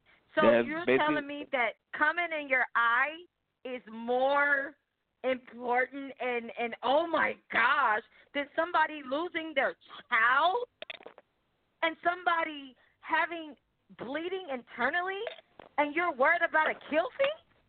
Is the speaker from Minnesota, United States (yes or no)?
no; Compton, California, United States; I'm from Compton, California. Yes, you're right. But this Compton, California girl has got out of where I'm from and made a life for herself.